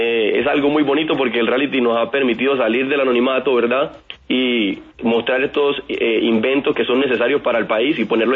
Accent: Caucasia, Antioquia, Colombia; accent: costeño/antioqueño; now in Apartadó, Colombia; Sí, tengo, digamos, está revuelto mi acento. Yo soy de Caucasia, Antioquia, solamente que Caucasia está muy cercano a la costa, entonces tengo un poquito de acento como costeño y también un poquito como de antioqueño, ¿verdad? Pero vivo hace 20 años en apartado Antioquia

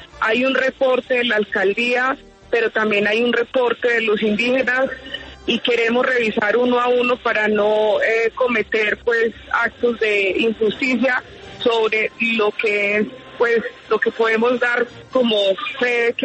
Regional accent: Colombia; como ustedes saben, como colombianos y colombianas de larga data

